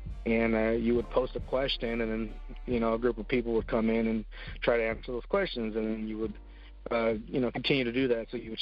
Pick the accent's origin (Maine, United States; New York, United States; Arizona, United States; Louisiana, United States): Arizona, United States; Casa Grande; I grew up in Casa Grande, Arizona. A really, really small town, and you know, not much really going on there.